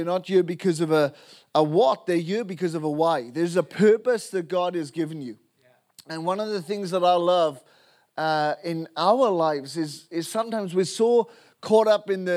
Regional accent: Wales, United Kingdom; I can't help being Welsh. I can't help the fact that I am Welsh. No matter if I try and change my accent, no matter what platform I am in the world, that person, whoever hears me, knows that guy is from a funny nation.

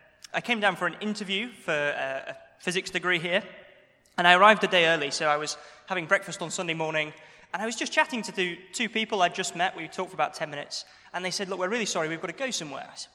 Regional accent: Brighouse, Yorkshire and the Humber, United Kingdom; accent: Yorkshire; now in Oxford, United Kingdom; So I grew up in Yorkshire. I have some of that accent left, but it's been slightly dulled. And I grew up in a little town called Brighouse. I went to a comprehensive school there.

